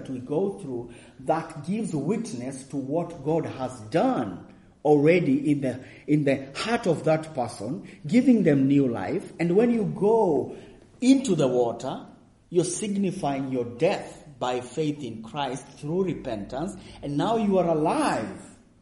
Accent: Kenya; moved away as an adult; now in Finland; Anyway, in 2008, I moved away from Kenya, went to Finland, and during my second year of university

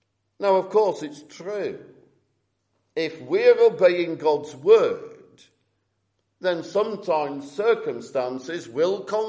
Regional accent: Morecambe, North West England, United Kingdom; in my old home church, I was brought up in Morecambe.

